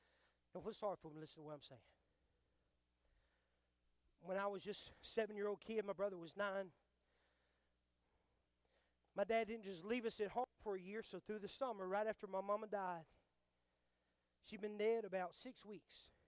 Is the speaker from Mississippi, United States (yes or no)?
yes; Mississippi, United States; I know that's not a good word, but I'm from Mississippi.